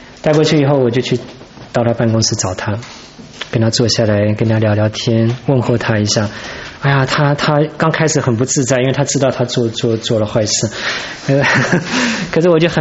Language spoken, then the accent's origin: Chinese; China; 我就觉得说你这个美国人怎么欺负我们中国人啊？